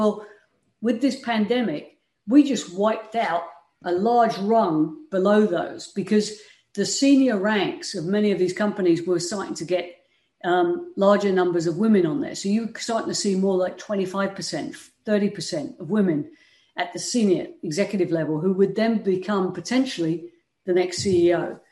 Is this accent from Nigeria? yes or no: no; England, United Kingdom; accent: English; Originally, I'm from England, from the United Kingdom. I still have the accent.